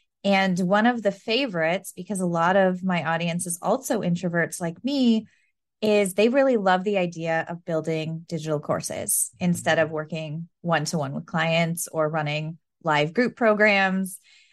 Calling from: Ontario, Canada; I am in Ontario, Canada, and right now it's almost 9 o'clock in the evening.

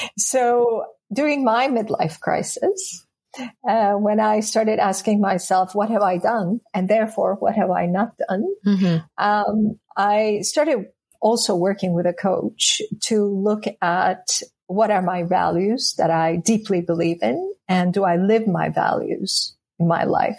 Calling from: Istanbul, Turkey; I'm joining you from Istanbul today, Turkey, and it's 5 p.m.

